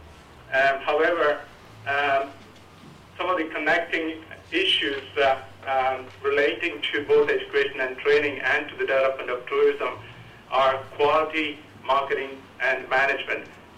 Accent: Austria; also born or lived in India; I was born in India, but more or less grew up in Austria, where I spent many years throughout my life.

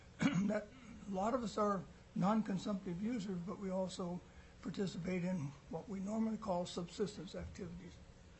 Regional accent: Craig, Alaska, United States; now in Juneau, United States; I'm resident of Juneau, lifelong resident of Alaska. I grew up in Craig.

